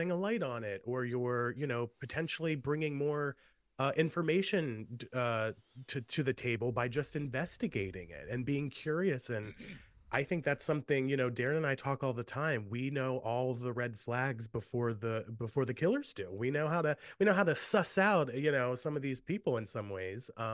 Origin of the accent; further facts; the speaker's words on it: Maryland, United States; Like, I grew up in Maryland, and there were weirdly actually a lot of things going on in my hometown.